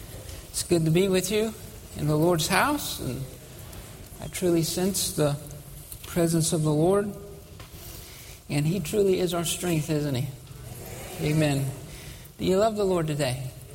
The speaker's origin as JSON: {"language": "English", "region": "Alabama", "country": "United States", "said": "I'm from Alabama."}